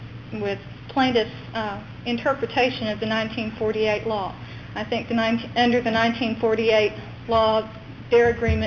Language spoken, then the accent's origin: English; Sherman, Texas, United States; I'm from Sherman, Texas, where I practice law with the firm of Henderson, Bryan, and Wolf